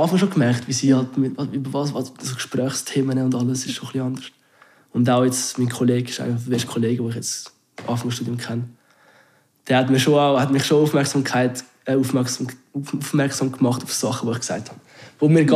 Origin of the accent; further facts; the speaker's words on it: Einsiedeln, Schwyz, Switzerland; now in Basel, Switzerland; Von Schweiz. Einsiedeln, genau.